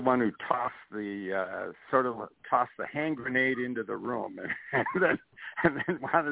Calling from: Katy, Texas, United States; I'm calling from Katy, Texas.

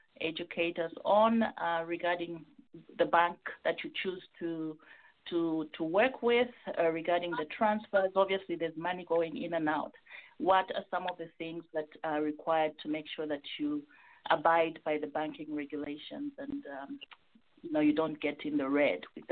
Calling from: Minnesota, United States; I'm calling from Minnesota.

